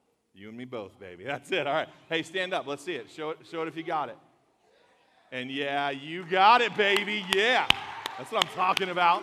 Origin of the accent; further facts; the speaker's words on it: California, United States; Last night I told you I was from California.